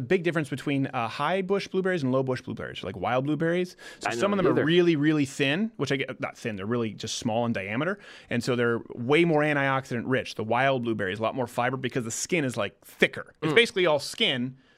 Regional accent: Canada; I'm from Canada

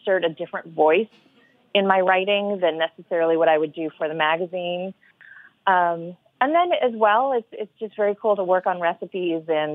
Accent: the South, United States; reflect the fact that I grew up in the South

